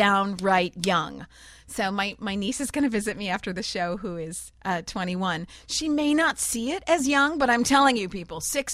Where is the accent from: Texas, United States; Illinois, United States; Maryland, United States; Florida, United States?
Illinois, United States; Chicago; I work there and I also work in Chicago, of course, my hometown. I will never leave it.